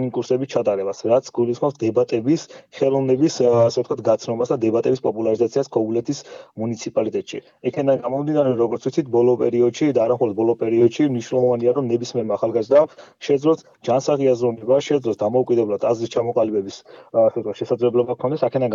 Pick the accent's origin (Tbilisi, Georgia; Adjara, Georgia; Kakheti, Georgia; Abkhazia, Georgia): Adjara, Georgia; Kobuleti; ზოგადად მე ქობულეთის მუნიციპალიტეტიდან ვარ.